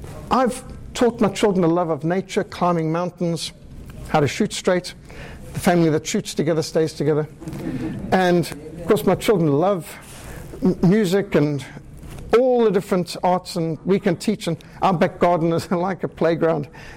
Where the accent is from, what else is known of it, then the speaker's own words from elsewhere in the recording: Zimbabwe; I was brought up in Rhodesia.